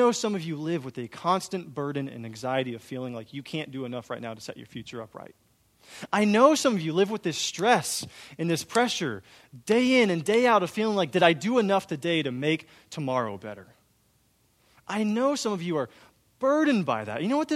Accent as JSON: {"language": "English", "town": "Austin", "region": "Texas", "country": "United States", "tie": "born or raised there", "said": "I love my hometown of Austin, Texas, where I'm from. It's an incredible city."}